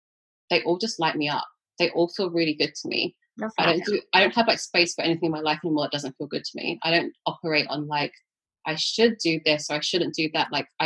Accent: London, United Kingdom; I'm born and raised in London, and I've always felt like I've had to stay in London my whole life or go to like another big city.

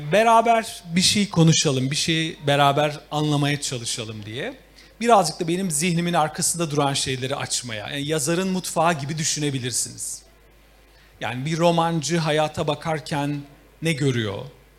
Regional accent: Istanbul, Turkey; Zeyrek'te doğdum ben.

